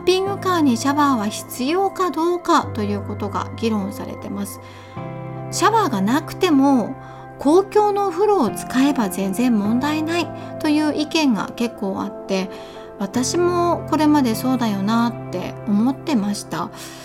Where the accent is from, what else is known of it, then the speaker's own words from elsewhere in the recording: Kanazawa, Ishikawa, Japan; 地元金沢でバンライフをした私たち